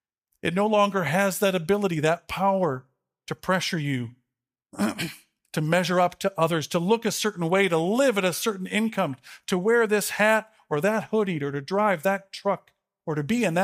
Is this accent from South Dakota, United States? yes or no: no; Chicago, Illinois, United States; Growing up as an Irish Catholic kid in the Chicago suburbs, a lot of my friends wore very pretty crosses, decoratively.